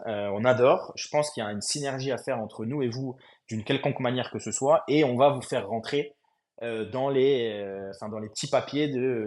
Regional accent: Épinal, Grand Est, France; Alors nous, on est Vosgien, de base. On est originaire d'Épinal, donc on est lorrain pour ceux qui positionneraient pas les Vosges sur la carte de France.

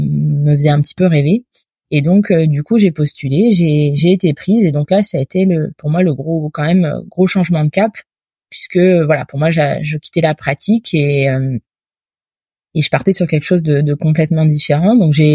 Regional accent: Normandy, France; j'étais dans une bonne région parce que je suis normande d'origine, donc ça m'a ramené là-bas

